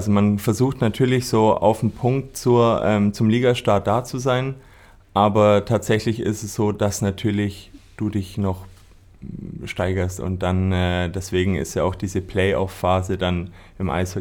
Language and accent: German; Ulm, Baden-Württemberg, Germany; Also ich bin gebürtiger Ulmer, bin dann ein bisschen rumgekommen. Ich war auf dem Internat in Füssen, habe in Memmingen gespielt in der Bayernliga.